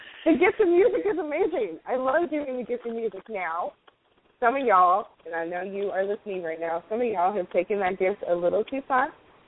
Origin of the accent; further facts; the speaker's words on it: California, United States; I'm currently back in the Bay Area, which is home for me.